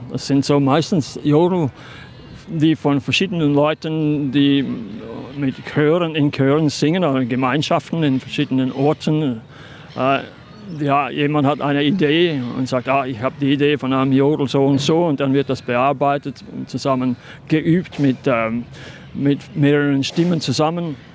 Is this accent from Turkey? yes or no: no; Switzerland; also zum Beispiel in Österreich jodelt man ganz anders als bei uns in der Schweiz.